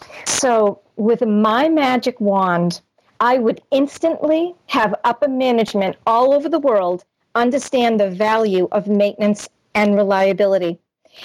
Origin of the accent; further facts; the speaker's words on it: Massachusetts, United States; accent: Boston; that's my Boston accent sneaking in there